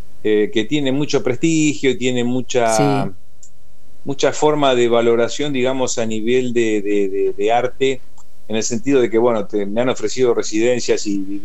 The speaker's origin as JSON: {"language": "Spanish", "region": "Buenos Aires", "country": "Argentina", "said": "como que mi tierra, cada vez que terminaba una producción, veía en el aeropuerto el vuelo que decía Buenos Aires"}